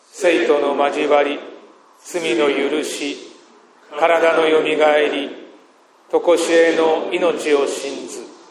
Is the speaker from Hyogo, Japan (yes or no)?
yes; Kobe, Hyogo, Japan; 東日本大震災から7年が経ち、私のふるさと神戸を襲いました阪神・淡路大震災からは23年が経ちました。